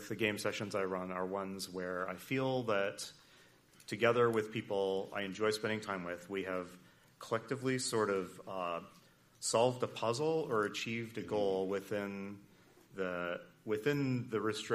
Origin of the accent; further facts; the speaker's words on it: Grand Rapids, Michigan, United States; I'm not actually from Ann Arbor. I'm from Grand Rapids, yeah.